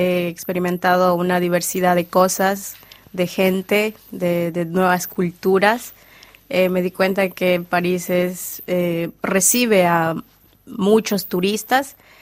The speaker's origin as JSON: {"language": "Spanish", "country": "Ecuador", "said": "pero de todas maneras somos ecuatorianos."}